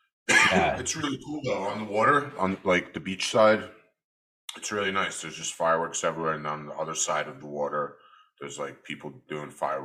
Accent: Brooklyn, New York, United States; when I was a kid growing up in Brooklyn, there was stores everywhere and you could buy fireworks and weapons.

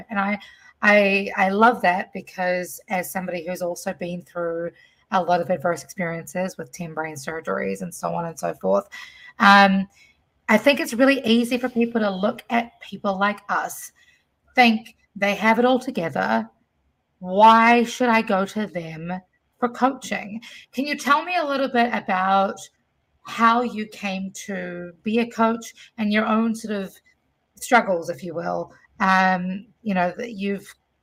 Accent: New Zealand; also born or lived in Fiji; I grew up in New Zealand and Fiji, right? Where my father was from Fiji.

